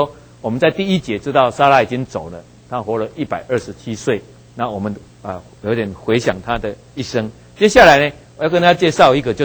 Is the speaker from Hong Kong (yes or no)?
no; Taiwan; 我是台湾人，咱的诗啦，我们的诗很少用这样，因为我们常常是用韵